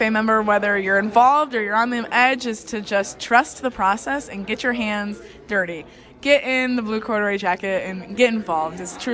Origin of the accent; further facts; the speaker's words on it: Corunna, Michigan, United States; Yeah, so I grew up in a small town called Corunna, Michigan. And back home in Michigan, I grew up raising and showing horses with my sister and my mom.